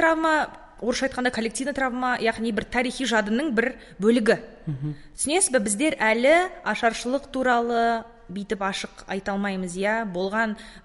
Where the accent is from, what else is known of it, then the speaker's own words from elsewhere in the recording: Oskemen, East Kazakhstan Region, Kazakhstan; мен Өскеменненмін.